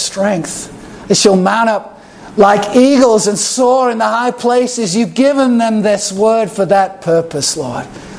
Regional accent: Chester, North West England, United Kingdom; I grew up in Chester, and there was literally a town crier.

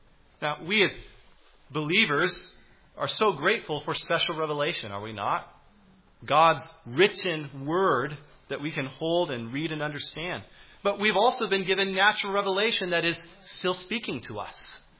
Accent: Alaska, United States; I grew up in Alaska where wintertime that was very common.

